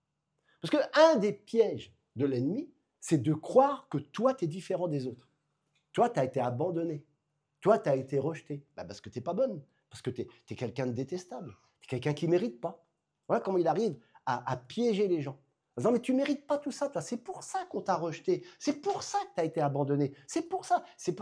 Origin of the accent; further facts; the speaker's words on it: Normandy, France; Chez nous, dans le Calvados, on fait cuire la pomme pour qu'elle devienne un alcool.